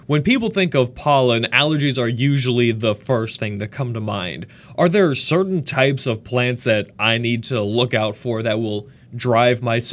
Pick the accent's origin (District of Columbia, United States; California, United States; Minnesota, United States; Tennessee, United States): Minnesota, United States; also born or lived in North Dakota; I am not originally from Georgia. I'm actually from the Midwest. I was born and raised in Minnesota and spent the last few years in North Dakota.